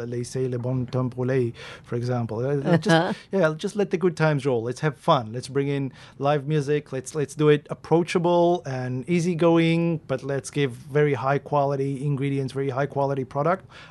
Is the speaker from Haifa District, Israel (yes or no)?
no; Tel Aviv, Tel Aviv District, Israel; I'm from Tel Aviv.